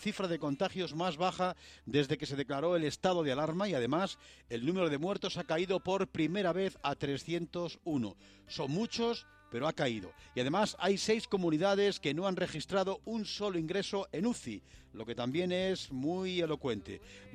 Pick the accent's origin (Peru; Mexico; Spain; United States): Spain; a pesar de que seguimos siendo los españoles